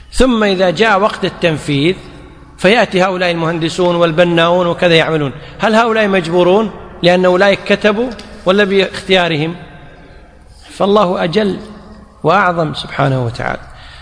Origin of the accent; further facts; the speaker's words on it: Kuwait; عندنا في الكويت هناك وزارة اسمها وزارة التخطيط